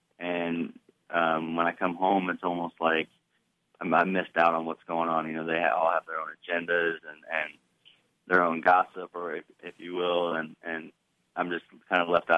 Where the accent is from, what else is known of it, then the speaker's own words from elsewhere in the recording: Tuscola, Illinois, United States; also born or lived in Urbana; So I was born in Urbana. Grew up in Tuscola, Illinois.